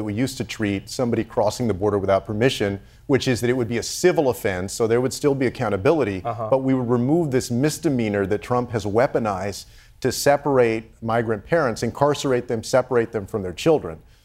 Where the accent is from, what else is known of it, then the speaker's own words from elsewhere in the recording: Texas, United States; my home state of Texas that is very urban and also very rural